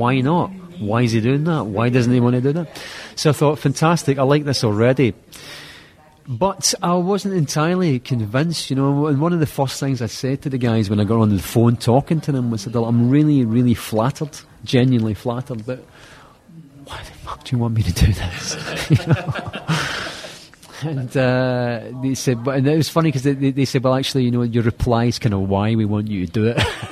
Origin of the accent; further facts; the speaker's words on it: Scotland, United Kingdom; Scottish actor, I did another couple of parts where I played some accents, and then eventually I spoke in my own accent